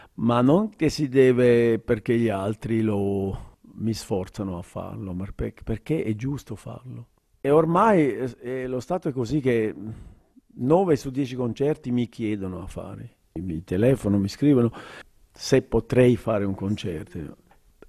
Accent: Switzerland; se io vengo dalla Svizzera e faccio un concerto, gli americani erano molto interessati

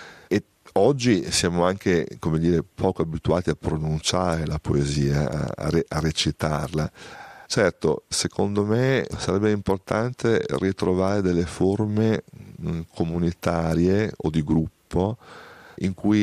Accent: Padova, Veneto, Italy; Io che per esempio così vengo da Padova, dal Veneto

